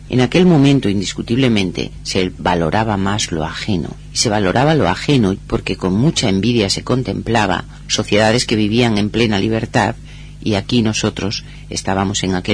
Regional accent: Valencian Community, Spain; Yo tengo muy claro que soy una española del País Valenciano.

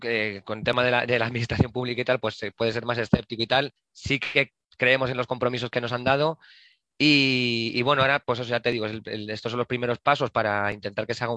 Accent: San Sebastián de los Reyes, Community of Madrid, Spain; yo soy de Sanse de toda la vida, pero hace unos años no vivíamos aquí en San Sebastián de los Reyes.

